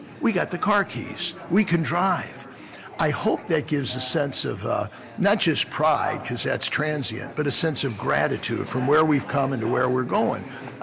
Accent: St. Louis, Missouri, United States; Because I said, I'm from St. Louis, and we can't stand the Cubs.

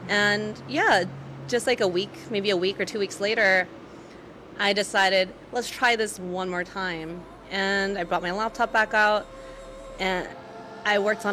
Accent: Torrance, California, United States; I grew up in Torrance, so it's very close.

